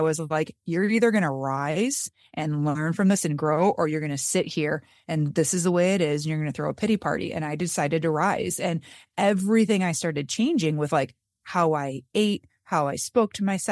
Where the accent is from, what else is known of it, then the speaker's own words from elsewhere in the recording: Michigan, United States; because I'm from Michigan and we have basements in Michigan.